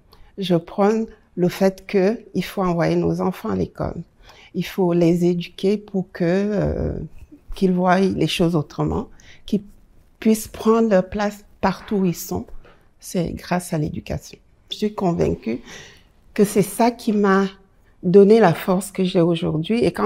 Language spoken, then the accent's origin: French; Cameroon; Commencer par mon pays, qui est le Cameroun, considéré comme l'Afrique en miniature. Quand je disais que je venais du Cameroun